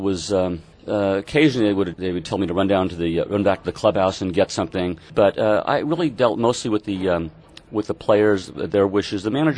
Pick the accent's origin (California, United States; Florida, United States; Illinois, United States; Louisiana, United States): California, United States; San Francisco; As a Cub bat boy, he, knowing I was from San Francisco, he would try to get me clapping to start a rally for the Cubs.